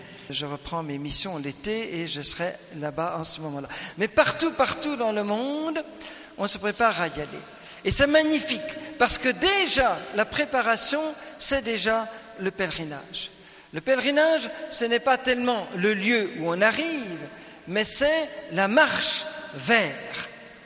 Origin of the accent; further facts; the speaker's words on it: Switzerland; comme j'ai passé toute mon enfance en Suisse, mes études de théologie en Suisse, c'est un peu ma patrie